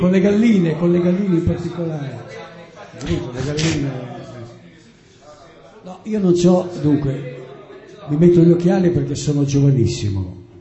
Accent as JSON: {"language": "Italian", "town": "Forlì", "region": "Emilia-Romagna", "country": "Italy", "said": "Ora vengo da Forlì, però preferivo venire da un universo parallelo."}